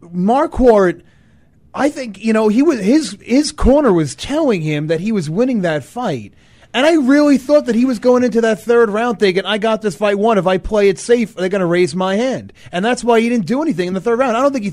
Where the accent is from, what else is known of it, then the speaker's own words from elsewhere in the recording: New York, United States; Jersey guy, we're from New York.